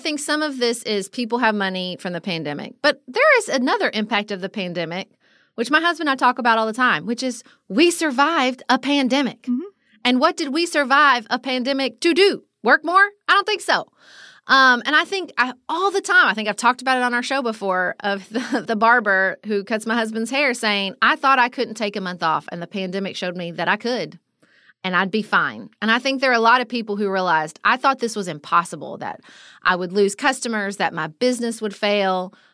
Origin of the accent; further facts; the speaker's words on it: United States; Well, not surprisingly, as an American who travels, I felt a little defensive in this piece